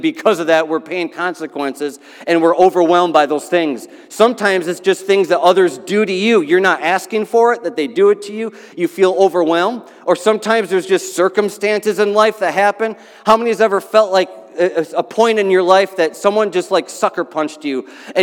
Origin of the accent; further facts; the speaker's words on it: Philadelphia, Pennsylvania, United States; But I come from the Philadelphia area, and one of the teammates that's on the Philadelphia 76ers, his name's Joel Embiid.